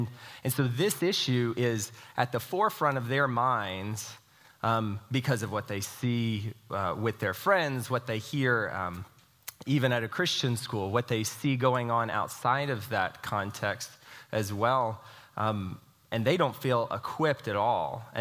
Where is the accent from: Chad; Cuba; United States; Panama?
United States; Texas; I know culturally a lot of us, especially growing up in Texas, you just take it for granted